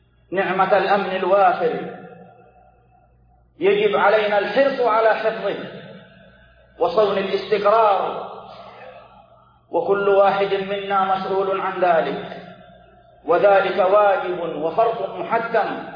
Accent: Saudi Arabia; ونحمد الله تعالى أيها الإخوة أننا في بلادنا المملكة العربية السعودية

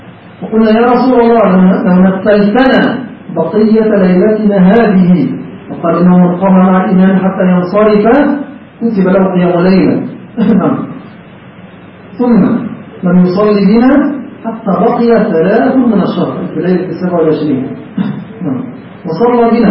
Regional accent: Egypt; هذا مشتهر عندنا في مصر في بعض، وما زال في بعض المساجد

